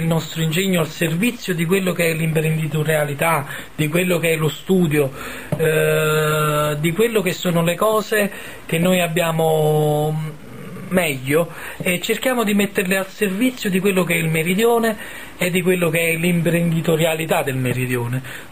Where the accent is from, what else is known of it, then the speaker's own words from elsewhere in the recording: Sapri, Campania, Italy; Io sono di Sapri e lo conosco benissimo.